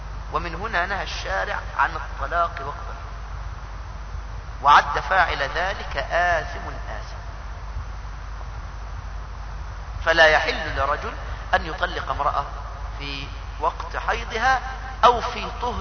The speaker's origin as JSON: {"language": "Arabic", "country": "Egypt", "said": "مثلا كلمة ولد نقولها لمن؟ للطفل عندنا في مصر، نعني بها المولود الصغير."}